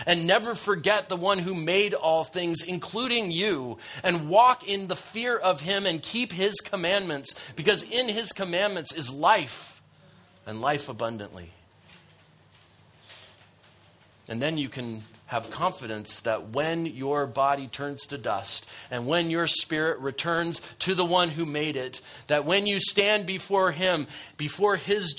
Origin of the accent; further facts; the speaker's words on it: United States; I will confess, as an American, I don't have as much appreciation for that as you should have